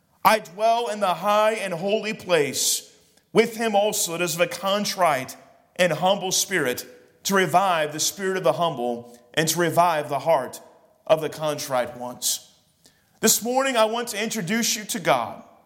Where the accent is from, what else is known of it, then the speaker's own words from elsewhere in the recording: Sacramento, California, United States; now in North Carolina, United States; Now, when I came to North Carolina from California, I grew up in Sacramento. That's where we live.